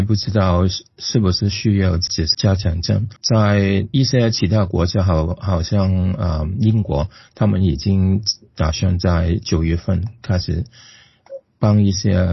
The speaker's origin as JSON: {"language": "Chinese", "country": "Australia", "said": "疫苗跟对于我们澳大利亚人来说不是很陌生的"}